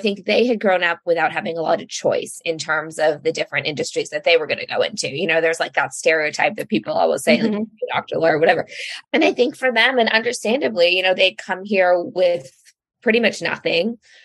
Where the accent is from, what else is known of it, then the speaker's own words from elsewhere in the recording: Palo Alto, California, United States; Yeah, I grew up in Palo Alto. My parents are Indian immigrants. They came over in 1975.